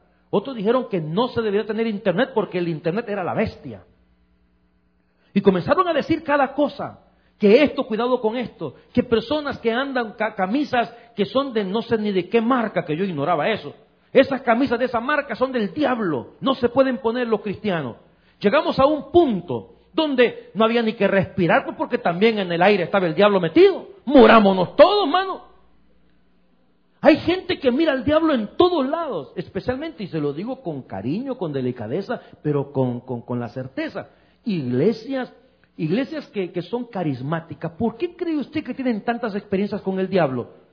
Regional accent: El Salvador; hace poco estuve en mi país, en El Salvador

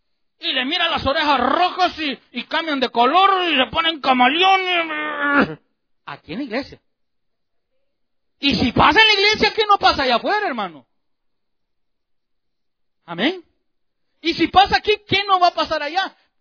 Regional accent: Chalatenango, El Salvador; allá yo recuerdo que entre los dichos de pueblo, usted, los dichos de pueblo, allá en mi tierra Chalate, había algo que era imperdonable.

